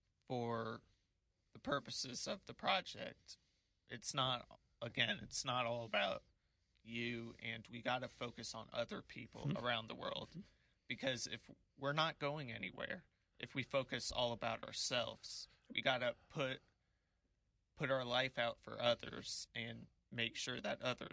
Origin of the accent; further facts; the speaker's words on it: Charlotte, North Carolina, United States; I'm from Charlotte, North Carolina.